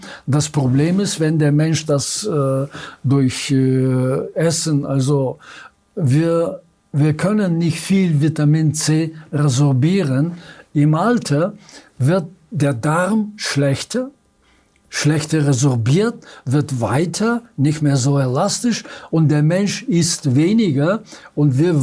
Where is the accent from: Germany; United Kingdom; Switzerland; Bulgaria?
Bulgaria; Früher hatten wir, also im Dorf, wo ich hergeboren bin, wo ich herkomme, also hatten wir niemals einen Alzheimer, obwohl die Leute sehr alt waren.